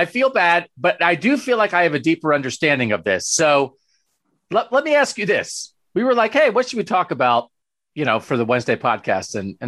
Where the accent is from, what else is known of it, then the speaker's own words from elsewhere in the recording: Pennsylvania, United States; So I grew up in Pennsylvania.